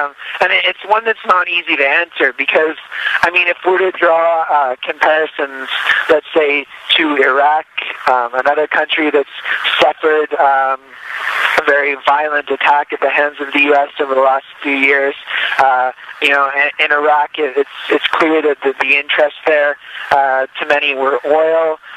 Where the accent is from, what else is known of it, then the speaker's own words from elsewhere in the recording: Canada; as a Canadian